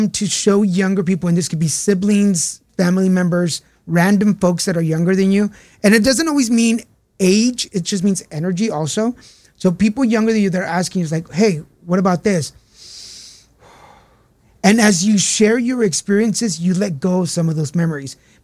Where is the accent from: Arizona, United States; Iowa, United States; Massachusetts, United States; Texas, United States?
Texas, United States; Yes, it's a 713 number because I'm from Texas. Yeah. It's a Houston number.